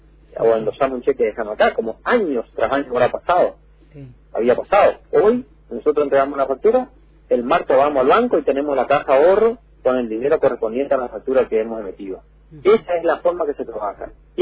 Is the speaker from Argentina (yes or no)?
yes; Misiones, Argentina; como misioneros, como argentinos